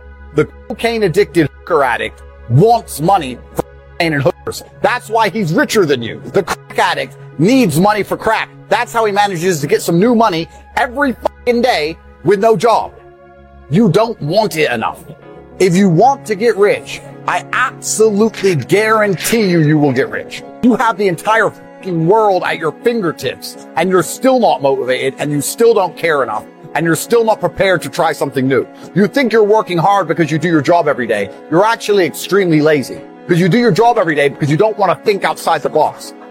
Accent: England, United Kingdom; I'm growing up in England, completely flat broke.

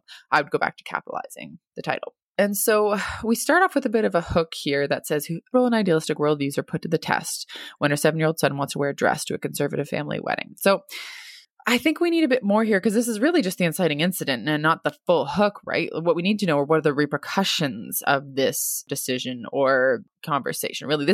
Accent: Germany; also born or lived in United States; I grew up in Germany and the USA, am fully bilingual, but prefer to write in English, the language that I live in most days.

